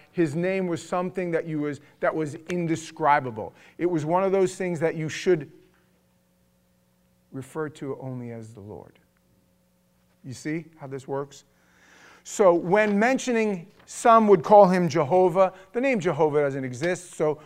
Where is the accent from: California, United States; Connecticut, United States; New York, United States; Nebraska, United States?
New York, United States; This is my home. This is my home. In case you guys didn't know, I'm from New York. I ain't from Florida.